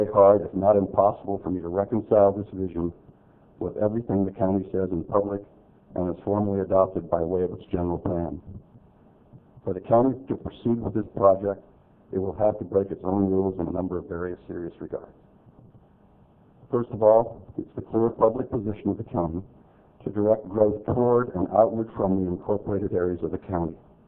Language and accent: English; Patterson, California, United States; now in Modesto, United States; I currently live in Modesto, but I was born and raised in Patterson and have spent 30 years of my professional life serving the interests of irrigated agriculture on the west side.